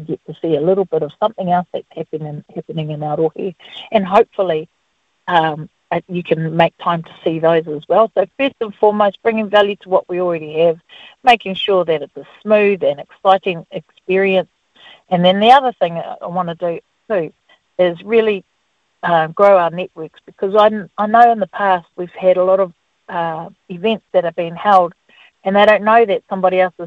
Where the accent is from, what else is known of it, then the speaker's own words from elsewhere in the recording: Waikato, New Zealand; I'm from Waikato.